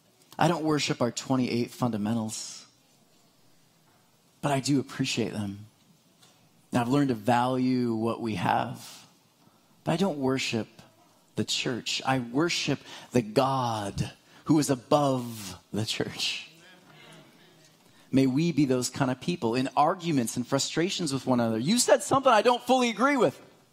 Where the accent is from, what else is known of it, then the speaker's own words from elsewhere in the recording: East Coast, United States; See, for me, growing up in the East Coast, my parents would say, you cannot spend money on the Sabbath.